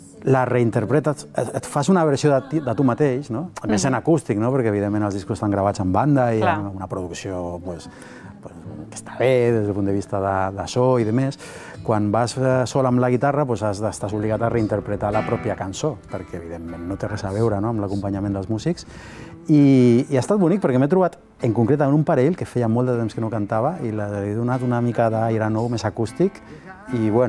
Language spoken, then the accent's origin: Catalan; Viladecans, Catalonia, Spain; Jo soc de Viladecans i per tant soc veí del Delta